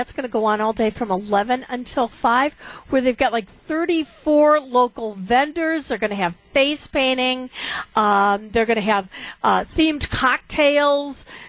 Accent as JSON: {"language": "English", "region": "Indiana", "country": "United States", "lives_now": "Milwaukee, United States", "said": "And you know, I'm originally from Indiana through the Chicago area and finally back up here. And I've lived in Milwaukee for 15 years."}